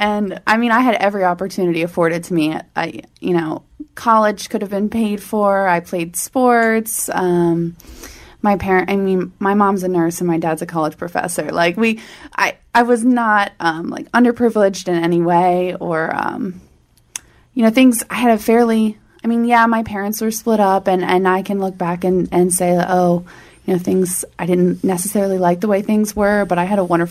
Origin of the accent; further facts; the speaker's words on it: Bel Air, Maryland, United States; I guess I'll start with where I'm from. I grew up in Bel Air, Maryland. I have two parents, a mom and a dad.